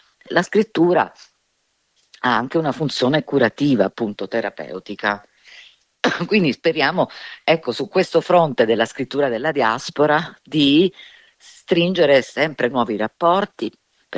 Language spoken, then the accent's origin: Italian; Calabria, Italy; la mia famiglia, io sono calabrese, è un po' un'eccezione